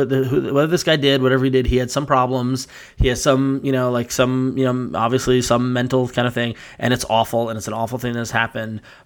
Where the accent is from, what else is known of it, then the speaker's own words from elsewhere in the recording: New York, United States; also born or lived in San Francisco; I grew up on Long Island. I spent a lot of time in New York City itself as a kid, you know, in a metropolitan area. You know, I lived in San Francisco for 5 years.